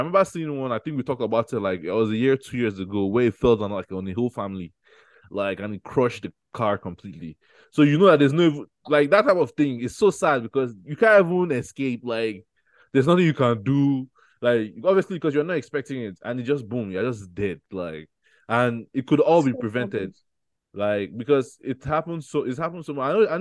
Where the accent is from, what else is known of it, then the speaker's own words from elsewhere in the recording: Lagos, Nigeria; We just love Lagos. We are from Lagos, you know.